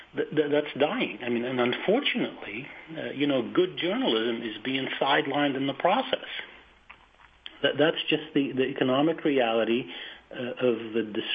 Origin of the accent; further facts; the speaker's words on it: Boston, Massachusetts, United States; I look at a newspaper that I grew up with in Boston, the Boston Globe.